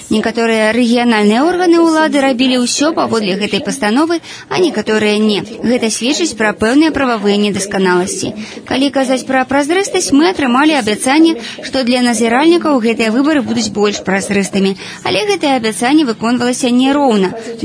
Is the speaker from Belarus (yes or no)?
no; Italy; Belarusian is a second language; Я некалі сама чытала справаздачу па Італіі, адкуль я родам